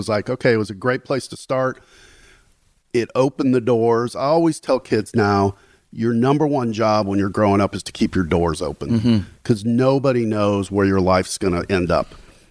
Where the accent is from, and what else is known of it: Gary, Indiana, United States; born or raised there